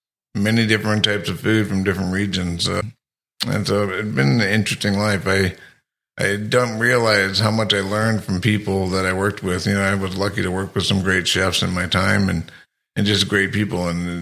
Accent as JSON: {"language": "English", "region": "Illinois", "country": "United States", "said": "Originally from Illinois. Started work in St. Louis, but then moved to New Orleans."}